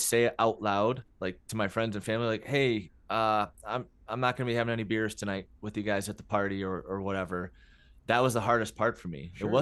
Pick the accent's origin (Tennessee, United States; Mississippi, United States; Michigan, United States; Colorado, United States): Michigan, United States; Petoskey; I'm from Southeast Michigan. I live halfway between Detroit and Ann Arbor. Originally grew up in Northern Michigan outside of Petoskey.